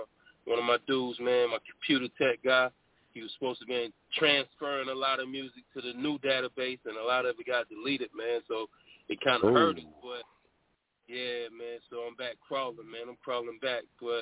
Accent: Winnsboro, South Carolina, United States; now in Charlotte, United States; I am a Carolina boy. I'm born and raised in Winnsboro, South Carolina. Moved to Charlotte, like, 2012. So, you know, I'm just Carolina, man. I've always been in the Carolinas.

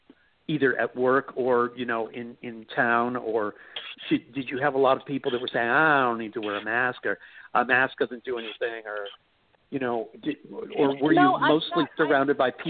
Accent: New York, United States; excuse me, I'm new here from New York, but are you people not like adamant about masks being worn?

